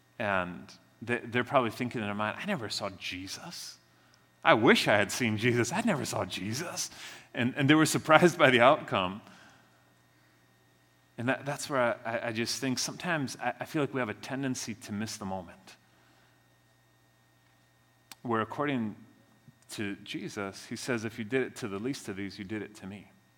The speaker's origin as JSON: {"language": "English", "country": "Mexico", "tie": "born or raised there", "also_born_or_lived": "Charlotte, United States", "moved": "as an adult", "said": "I was born in Mexico. I grew up there most of my life. When I was 18, I left Mexico, moved to Carolina, lived in Charlotte for a while, went to school there, and eventually moved back to Mexico."}